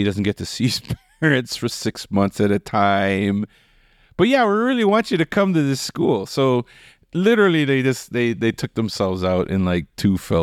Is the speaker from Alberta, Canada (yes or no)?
no; Mississauga, Ontario, Canada; but as a child from a racialized community growing up in Mississauga, it was tough.